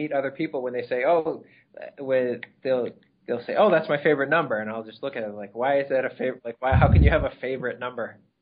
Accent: Boston, Massachusetts, United States; accent: Boston; To say libero, but it's just my Boston accent.

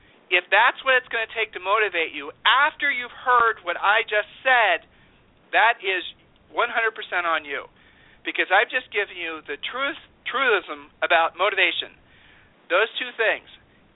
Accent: Columbus, Ohio, United States; You know, we grew up in Columbus, Ohio, you know.

